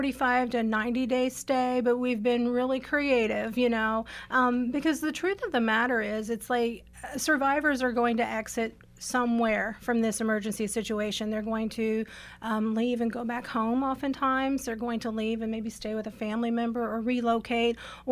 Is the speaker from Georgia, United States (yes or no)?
no; Mount Vernon, Indiana, United States; also born or lived in Evansville; now in Indianapolis, United States; I am, Southern Indiana. I was born in Evansville, grew up in Mount Vernon in Post Posey County, just up the way or down the way, along the Ohio River.